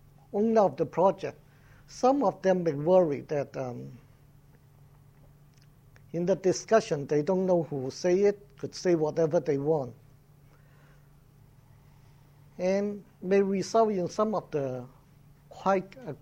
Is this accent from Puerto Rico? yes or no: no; Singapore; I'm from Singapore